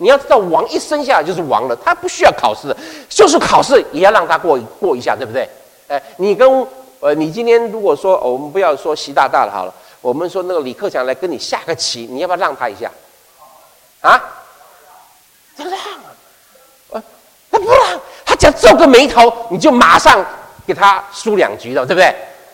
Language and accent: Chinese; China; now in United States; 我们这个时代，我们中国人特别好，经过这个二次大战内战，大家都很贫穷